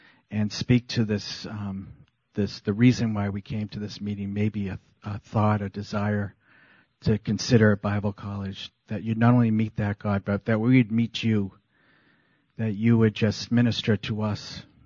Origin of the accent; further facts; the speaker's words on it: Massachusetts, United States; So I have been in this church since 1980. I was originally from Massachusetts.